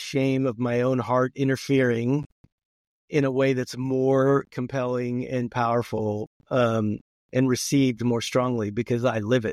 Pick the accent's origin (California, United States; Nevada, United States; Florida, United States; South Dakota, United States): California, United States; now in Kansas City, United States; I grew up in Southern California, along the coast, right near the Port of Los Angeles, great middle class to high income neighborhood, although we weren't high income.